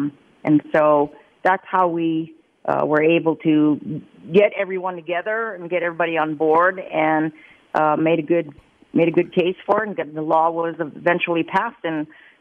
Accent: New Jersey, United States; I'm a kid from New Jersey. I'm the Jersey girl judge.

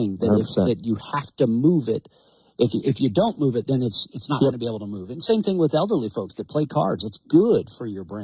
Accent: Montana, United States; if you were a kid growing up on the High Line of Montana, we were jumping off of hay bales, we were jumping off a roof, we're crazy, right?

